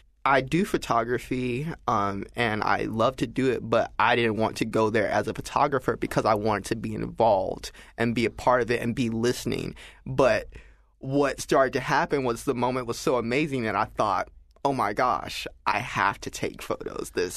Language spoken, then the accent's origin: English; Columbus, Georgia, United States; I think that growing up in the South, definitely, Columbus, Georgia, I was never too far away from civil rights knowledge.